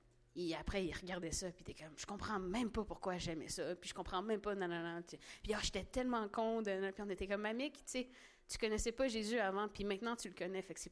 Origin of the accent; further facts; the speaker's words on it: Haiti; Puis moi je suis haïtienne